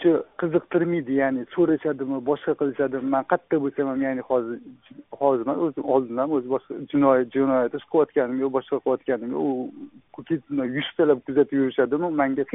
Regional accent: Tashkent, Uzbekistan; Ha, toshkentlikman.

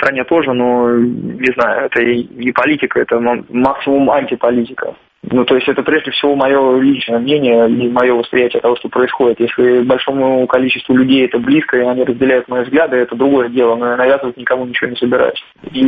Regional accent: Belgorod, Belgorod Oblast, Russia; из моего родного города Белгорода

